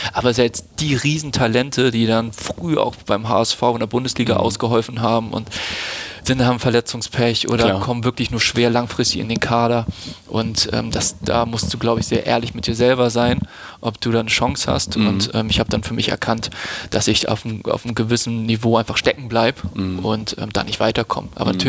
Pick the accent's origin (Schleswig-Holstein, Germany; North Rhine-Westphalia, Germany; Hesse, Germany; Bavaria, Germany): Schleswig-Holstein, Germany; now in Hamburg, Germany; Dann in Lübeck zur Schule gegangen, ist das auch keine Großstadt. Und dann zu der Ausbildung dann nach Hamburg gezogen.